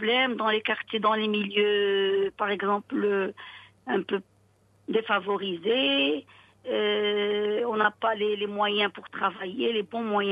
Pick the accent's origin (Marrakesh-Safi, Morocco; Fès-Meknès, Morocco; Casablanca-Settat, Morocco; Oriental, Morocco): Marrakesh-Safi, Morocco; Safi; Je suis d'origine de Safi.